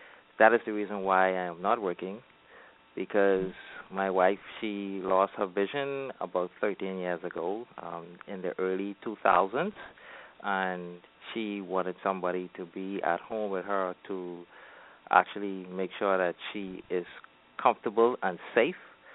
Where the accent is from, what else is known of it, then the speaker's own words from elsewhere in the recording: New Providence, Bahamas; born there; I was born in the Bahamas in a beautiful island called New Providence, which the capital is located. The capital is Nassau.